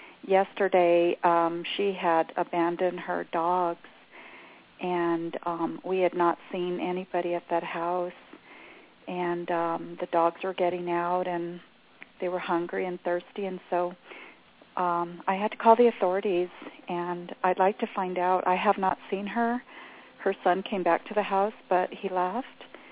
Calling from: Southwest, United States; Hi, I'm here in the Southwest.

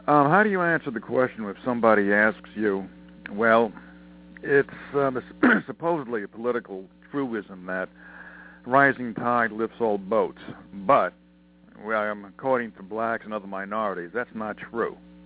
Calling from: Montana, United States

